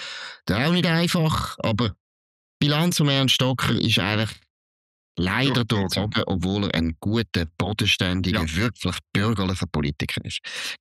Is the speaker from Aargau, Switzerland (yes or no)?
yes; Aargau, Switzerland; weil ich komme aus dem Aargau